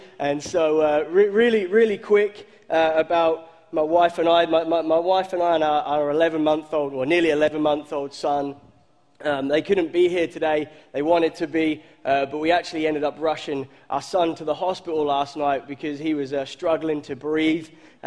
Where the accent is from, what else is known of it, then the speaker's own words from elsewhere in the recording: Norwich, East of England, United Kingdom; now in United States; And I'm from Norwich, England.